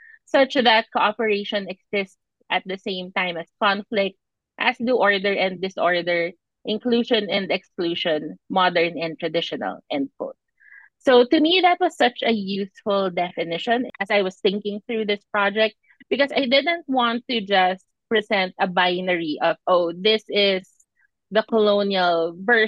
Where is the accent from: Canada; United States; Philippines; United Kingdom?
Philippines; as a Filipino